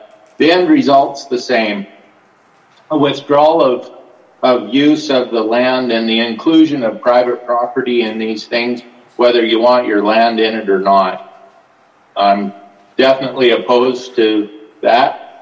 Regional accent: Turner, Montana, United States; from Turner. I'm a rancher, Blaine County Commissioner, and a member of the Montana Natural Resources Coalition.

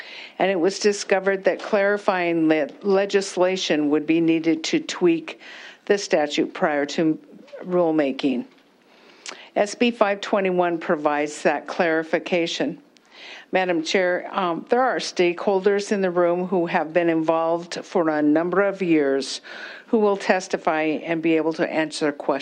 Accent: Montana, United States; Senate District 34. I hail from Gallatin County, serving Belgrade and the surrounding area.

